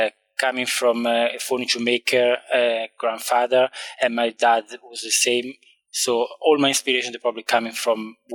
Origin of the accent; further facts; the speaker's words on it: Como, Lombardy, Italy; I'm from Lake Como, which is one of probably the most beautiful place in the world. And I was very lucky to grow up in this beautiful area of Italy.